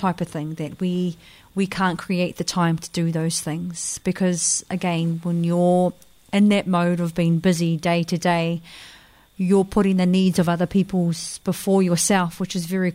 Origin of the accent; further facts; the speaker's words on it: Hamilton, Waikato, New Zealand; I've kind of moved back and forth from Hamilton, born and raised in Hamilton, to Whangaroa here.